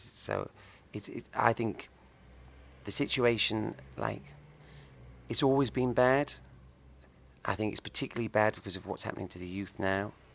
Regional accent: Norwich, East of England, United Kingdom; also born or lived in Lowestoft; I was born in Lowestoft, went to school in Norwich.

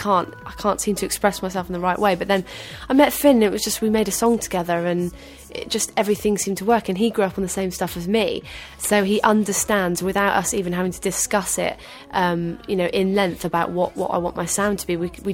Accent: Hereford, West Midlands, United Kingdom; I come from Hereford, which is a place where it's not, you know, it's not, people don't even know what a blog is.

